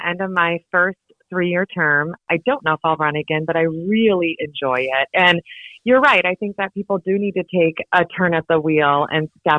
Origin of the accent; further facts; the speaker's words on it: Midwest, United States; also born or lived in Anchorage; now in Seward, United States; Well, I was born in Anchorage back in the 70s, and then I grew up in the Midwest.